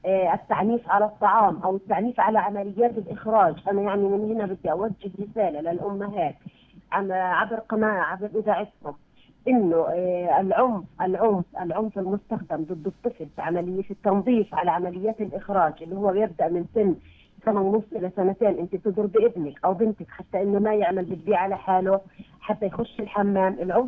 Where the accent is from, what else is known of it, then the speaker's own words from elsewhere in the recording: Palestine; إحنا كشعب فلسطيني